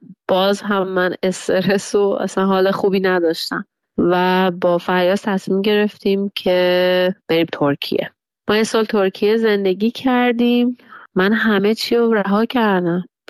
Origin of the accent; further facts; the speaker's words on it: Iran; moved away; و الانی که اینجا نشستم به دور از ایرانم